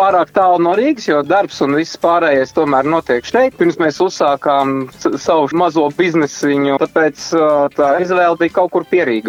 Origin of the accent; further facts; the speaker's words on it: Bauska, Bauska Municipality, Latvia; also born or lived in Dobele; Mēs abi divi esam no mazpilsētām. Mēs neesam Rīdzinieki.